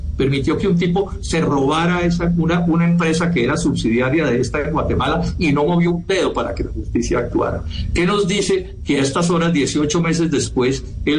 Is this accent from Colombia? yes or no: yes; Colombia; que todos los colombianos lo sepamos